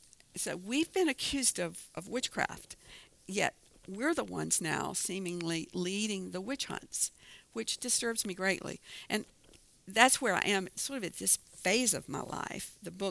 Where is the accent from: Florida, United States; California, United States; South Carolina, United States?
South Carolina, United States; I grew up in South Carolina, and during the segregation era, yeah, I've got it all in my DNA.